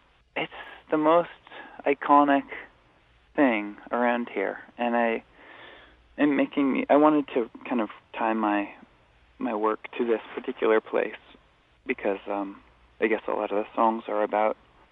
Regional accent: Anacortes, Washington, United States; I'm from Anacortes, Washington, so … was a big deal, I guess everywhere, but especially around here.

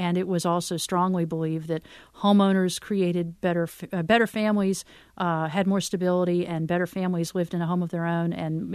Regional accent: Norfolk, Virginia, United States; I'm from Norfolk, Virginia, and we've got an abundance of Aladdin really in this part of the country

